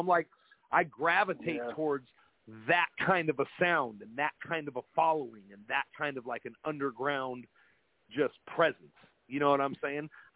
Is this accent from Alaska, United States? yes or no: yes; Alaska, United States; I'm from Alaska and I do hip hop music